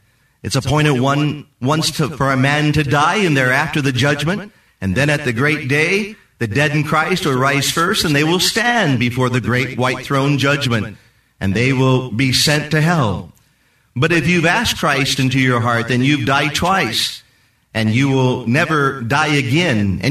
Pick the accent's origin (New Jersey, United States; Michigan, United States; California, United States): California, United States; Anaheim; born there; I was born once in December 1st, 1950, in Anaheim.